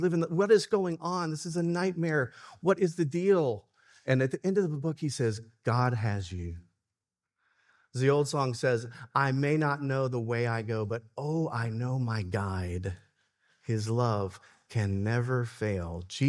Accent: Alabama, United States; I'm from Alabama, so I know what NASCAR is.

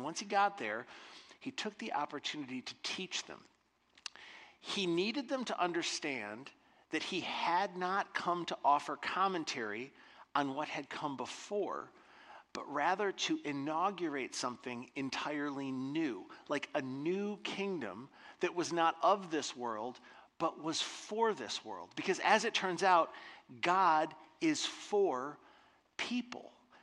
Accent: Michigan, United States; I grew up right here in West Michigan church culture in the 1980s.

